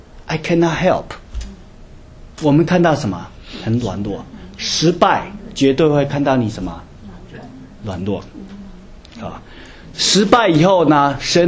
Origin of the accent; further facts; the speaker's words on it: China; now in United States; 特别我们从大陆来的